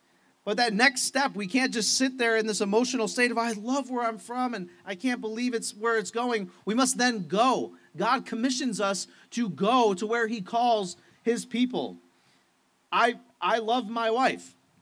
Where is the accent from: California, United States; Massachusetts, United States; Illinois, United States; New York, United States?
New York, United States; Niagara Falls; I'm from Niagara Falls, so if I just say Niagara Falls, please put that from where you're from.